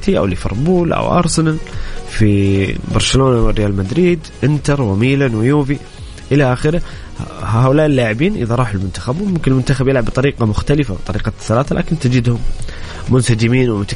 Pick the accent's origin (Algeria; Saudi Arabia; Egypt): Saudi Arabia